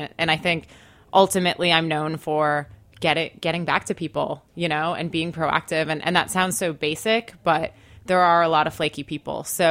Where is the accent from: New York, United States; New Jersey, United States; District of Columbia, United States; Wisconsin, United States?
Wisconsin, United States; So I'm from Wisconsin originally, so I knew no one in the entertainment industry.